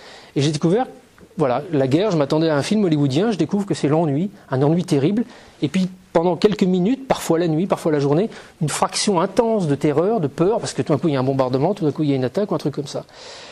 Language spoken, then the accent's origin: French; France; j'ai eu l'impression de ressortir d'une bulle de l'Afghanistan et de revenir chez moi en France.